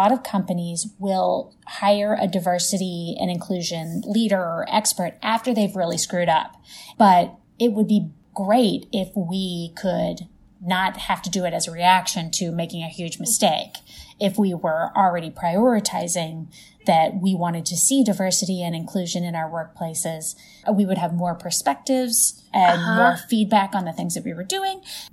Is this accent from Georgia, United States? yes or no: no; Missouri, United States; accent: St. Louis; What did I say the other day where my accent came out so hard? Oh, it was Fard Taurus. My first car was a Fard Taurus. That's more like St. Louis than Midwestern, but like.